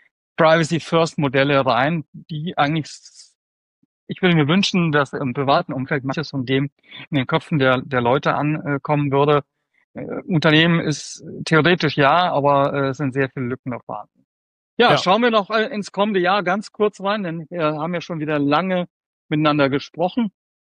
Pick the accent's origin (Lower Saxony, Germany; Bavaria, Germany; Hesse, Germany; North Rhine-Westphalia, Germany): Hesse, Germany; accent: Hessian; mit meinem hessischen Dialekt